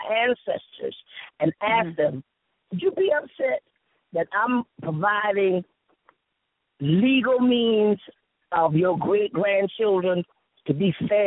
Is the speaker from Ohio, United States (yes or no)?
no; Lady's Island, South Carolina, United States; I grew up on Lady Island. So I said, yeah. You know, I'm thinking they've been in South Carolina.